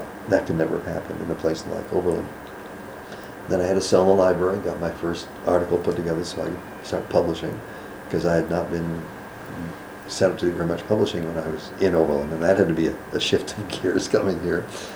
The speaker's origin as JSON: {"language": "English", "country": "India", "said": "I was from India."}